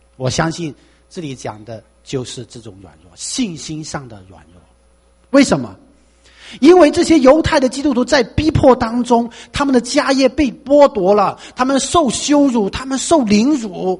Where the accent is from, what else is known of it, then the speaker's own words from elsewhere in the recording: Guangdong, China; first language Cantonese; Chinese is a second language; 所以我们这些广东人的这个口音呢，非常不，有时听起来非常不舒服。你说普通话，因为本身我们就不是说北方话长大的背景，对不对？我们做多数是学粤语，说粤语的